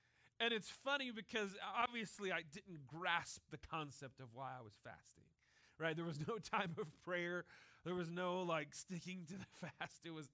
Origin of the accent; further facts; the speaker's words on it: Deep South, United States; Guys, I grew up in the Deep South. We did the exact opposite of this.